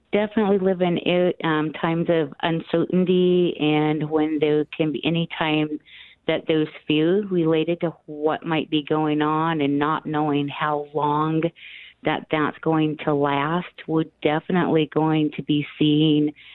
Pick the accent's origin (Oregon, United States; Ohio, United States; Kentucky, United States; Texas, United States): Oregon, United States; Roseburg; also born or lived in Southern California; Moving back to Roseburg, I am originally from the Roseburg area. I lived in Southern California for several years.